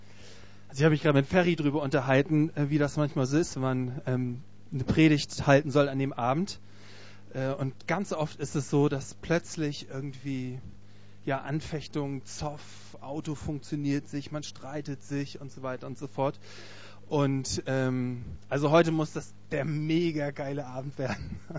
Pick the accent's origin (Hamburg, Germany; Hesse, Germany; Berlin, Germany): Hamburg, Germany; now in Cologne, Germany; ich komme ursprünglich aus Hamburg, wohne seit einigen vielen Jahren in Köln.